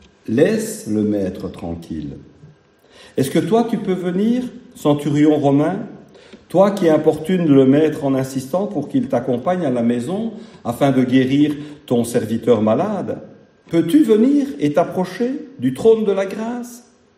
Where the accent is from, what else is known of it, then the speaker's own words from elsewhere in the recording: Belgium; born there; Je suis né en Belgique, j'ai payé mes impôts et j'en ai payé ma part.